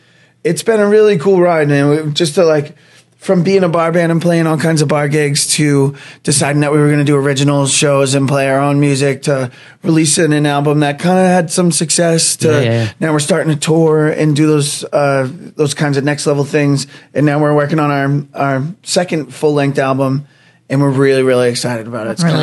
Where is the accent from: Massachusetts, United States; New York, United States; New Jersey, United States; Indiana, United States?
Massachusetts, United States; Gloucester; And I'm from Gloucester. We're from like the seacoast area, North Shore, and being around the water and the island and the beaches all the time is just like something that we always do.